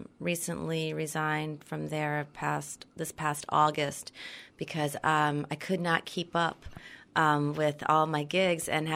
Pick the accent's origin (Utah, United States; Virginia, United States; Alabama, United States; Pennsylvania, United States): Virginia, United States; Portsmouth; That's right. Born and raised in Portsmouth. Went to Churchland High School a long time ago.